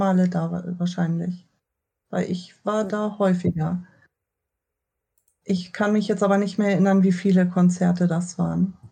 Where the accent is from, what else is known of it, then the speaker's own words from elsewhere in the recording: Germany; Ich komme aus der Nähe von Hamburg.